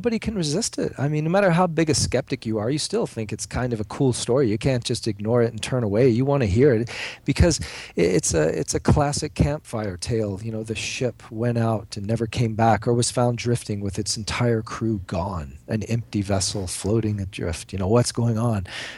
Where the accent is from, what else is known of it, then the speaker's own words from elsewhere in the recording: Florida, United States; also born or lived in Cayman Islands; I grew up in South Florida, right there on the, you know, wading in the shores of the Bermuda Triangle. And I spent 20 years of my adult life in the Caribbean, living in the Cayman Islands.